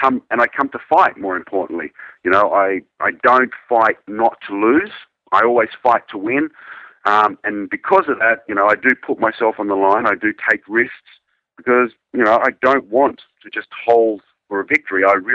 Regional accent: Australia; being an Australian company and myself being Australian

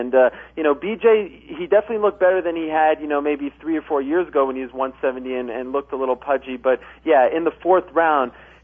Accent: Montreal, Quebec, Canada; despite the fact that I am from Montreal

